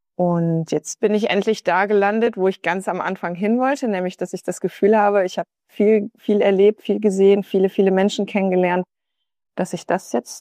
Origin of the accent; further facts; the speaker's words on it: Münster, North Rhine-Westphalia, Germany; Ich bin hier aufgewachsen und bin dann erst, später bin ich dann angefangen, viel, viel zu reisen